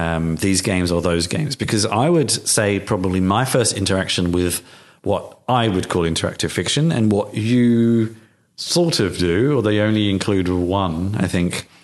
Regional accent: United Kingdom; grew up in the UK, but also because I'm a little too young for the choose your own adventure books.

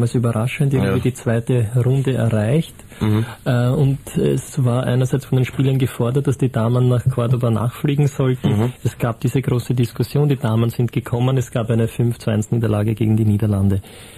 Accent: Austria; was können wir als Österreicher davon lernen?

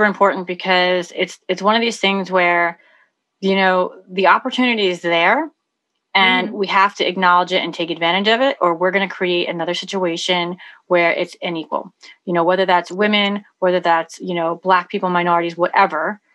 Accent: New York, United States; I'm from New York, so I don't know what it is around the country or around the globe.

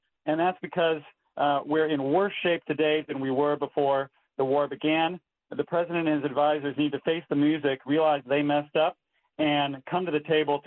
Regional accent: East Lansing, Michigan, United States; I'm a local guy. I was raised in East Lansing. I live in the Lansing area, spent my whole life in mid-Michigan

